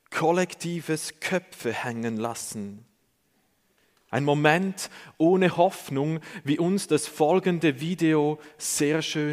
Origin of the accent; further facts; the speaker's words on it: Zurich, Switzerland; bricht für das Zürcher Unterland, der Ort, wo ich aufgewachsen bin, eine Welt zusammen